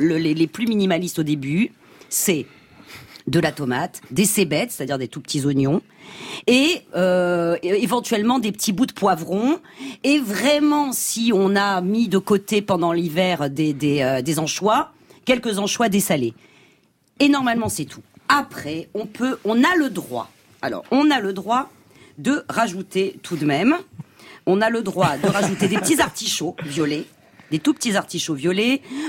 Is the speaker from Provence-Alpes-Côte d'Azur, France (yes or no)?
yes; Nice, Provence-Alpes-Côte d'Azur, France; Moi, en tant que niçoise, quand j'ai débarqué à Paris